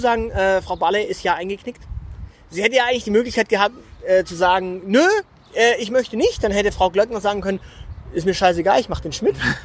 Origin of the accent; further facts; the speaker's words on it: Baden-Württemberg, Germany; Ich bin Schwabe. Ich bin Schwabe.